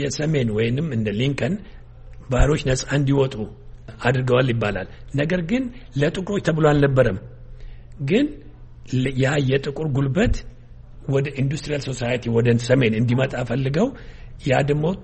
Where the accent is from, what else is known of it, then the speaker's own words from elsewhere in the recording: Dembi Dolo, Oromia, Ethiopia; ኦሮምኛ እናገራለሁ። እኔ ከደምቢዶሎ ነኝ፣ ከወለጋ። … እኔ አማራና ኦሮሞ ነኝ። ያ ምንድን ነው የሚያደርገኝ? ንጹህ ኢትዮጵያዊ ነኝ።